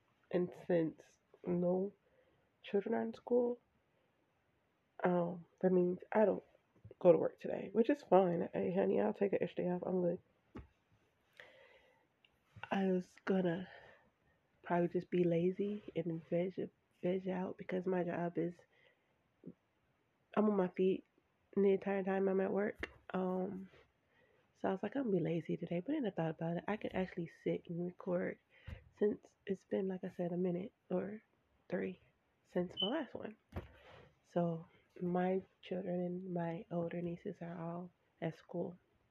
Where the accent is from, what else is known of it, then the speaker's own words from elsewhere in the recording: Gary, Indiana, United States; I grew up in Gary, well, Kayman Township, which is unincorporated part of Gary, Indiana.